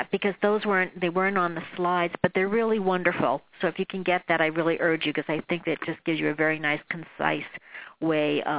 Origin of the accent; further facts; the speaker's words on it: New York City, New York, United States; I chose NYU clearly because I'm coming from New York City